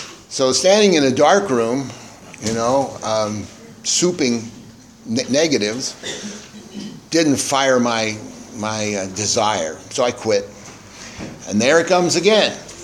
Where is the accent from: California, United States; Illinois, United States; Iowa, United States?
California, United States; La Mesa; born there; I was born in La Mesa, California, which is about 26 miles east of San Diego.